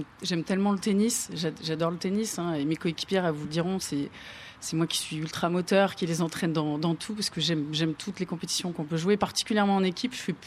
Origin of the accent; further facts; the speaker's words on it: Auvergne-Rhône-Alpes, France; je fais beaucoup de ski aussi, parce que je suis originaire de Savoie